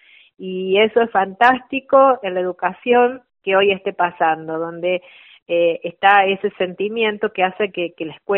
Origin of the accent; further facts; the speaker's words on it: San Basilio, Córdoba, Argentina; como soy de San Basilio, me gustó la posibilidad de estar un poco más cerca de mi casa.